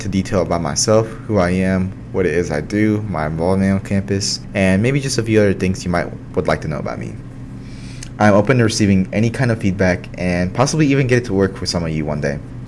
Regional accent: Warren, Arkansas, United States; My hometown is Warren, Arkansas.

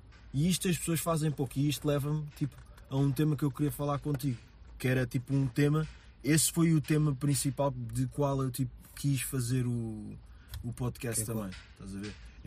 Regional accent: Alfragide, Lisbon, Portugal; Eu imagino, sou de Alfragide

